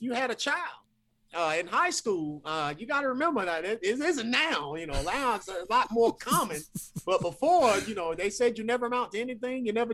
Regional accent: New Bern, North Carolina, United States; also born or lived in Puerto Rico; Well, I would say I hail from New Bern. This is what I claim, born. I'm a military brat, born in Puerto Rico. And we moved to South Carolina, then moved here, and we've been here ever since.

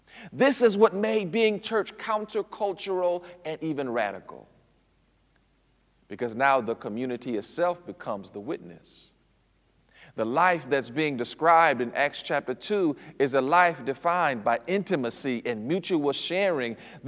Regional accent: Detroit, Michigan, United States; So I grew up in St. Paul Ami Zion Church, located in Detroit, Michigan.

